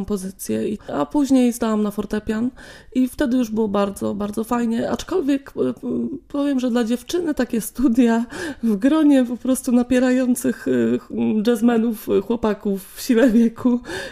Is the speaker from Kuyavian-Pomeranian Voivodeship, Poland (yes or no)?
yes; Bydgoszcz, Kuyavian-Pomeranian Voivodeship, Poland; moved away as an adult; also born or lived in Katowice / Kraków; now in Szczecin, Poland; Tak, od 5 lat mieszkam w Szczecinie, ale mentalnie jestem zdecydowanie bydgoszczanką w dalszym ciągu, chociaż wyjechałam stąd, jak miałam 20 lat.